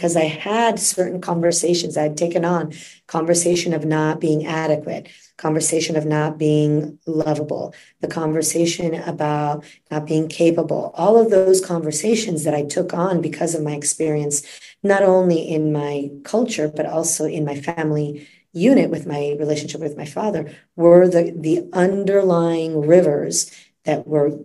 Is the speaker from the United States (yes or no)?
no; Florence, Tuscany, Italy; I was born and raised in Florence, Italy.